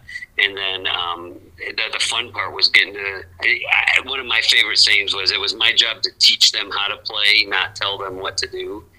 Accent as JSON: {"language": "English", "town": "Monroe", "region": "Wisconsin", "country": "United States", "tie": "born or raised there", "said": "Yeah, so growing up, I'm from Monroe, Wisconsin, actually, which is about 45 minutes south of Madison, so southern Wisconsin."}